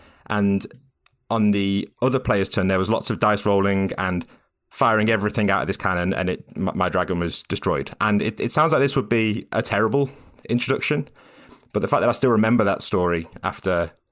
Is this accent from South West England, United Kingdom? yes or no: no; West Midlands, United Kingdom; So I grew up in Staffordshire, in a very small town in Staffordshire, sort of about an hour north of Birmingham.